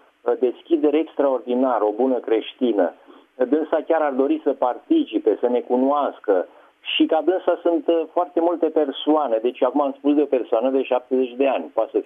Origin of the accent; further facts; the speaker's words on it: Romania; pentru noi ca oameni alături de vârstă și că suntem români